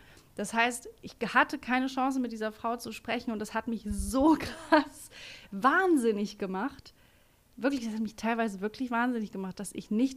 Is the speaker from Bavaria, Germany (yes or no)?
no; Bremen, Germany; Aber ich bin in einem Stadtteil in Bremen aufgewachsen. Da ist, das ist so eine Villengegend